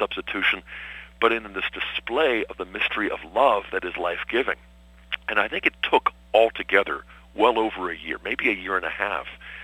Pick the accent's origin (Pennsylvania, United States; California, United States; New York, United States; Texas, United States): Pennsylvania, United States; Pittsburgh; I grew up in Pittsburgh, where Bishop Wright was